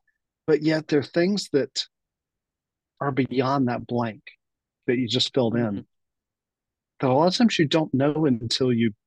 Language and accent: English; Birmingham, Alabama, United States; moved away as an adult; also born or lived in Belo Horizonte, Brazil; I grew up in the Southeast in the US, Birmingham, Alabama.